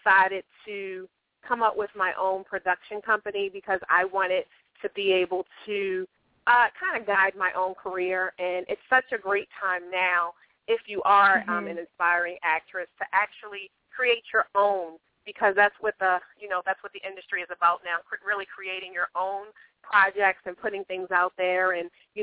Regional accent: Nottingham, Maryland, United States; I'm actually originally from Nottingham, Maryland, and I started my career as an actress in New York City.

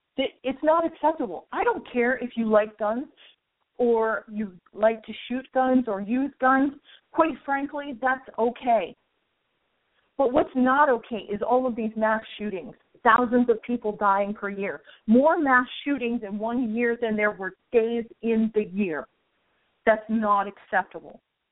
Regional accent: United States; I'm an American. Damn it, I have a say in what happens in my country and with my judicial system.

